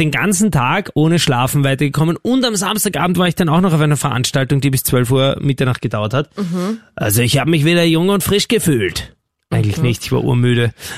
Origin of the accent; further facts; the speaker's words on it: Vienna, Austria; total grindig, würde ich als Wiener sagen